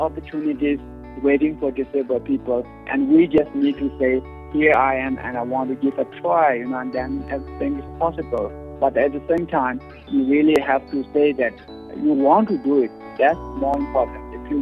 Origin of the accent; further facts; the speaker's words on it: Lhasa, Tibet, China; I am from Lhasa.